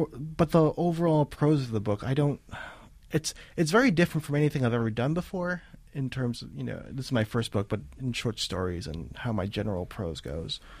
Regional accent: United States; So I don't think I'm unique, because I'm Chinese American to write.

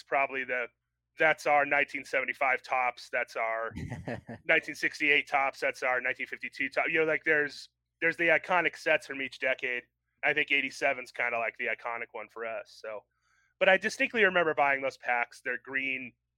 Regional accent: Colorado, United States; So obviously, I am from Colorado. I've spent most of my life here.

